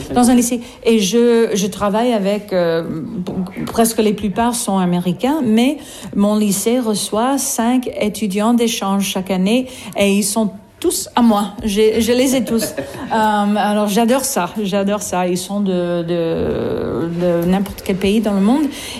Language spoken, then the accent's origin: French; United States; French is a second language; Chez moi aux États-Unis, j'ai trois frères beaucoup plus âgés que moi